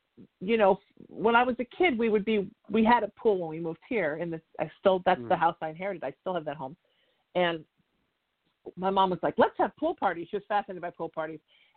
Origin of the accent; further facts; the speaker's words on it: East Coast, United States; also born or lived in Midwest; I was little growing up on the East Coast.